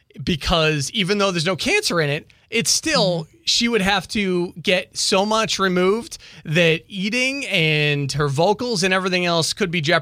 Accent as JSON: {"language": "English", "town": "Boston", "region": "Massachusetts", "country": "United States", "tie": "born or raised there", "said": "since I'm from the Boston area, my hometown team"}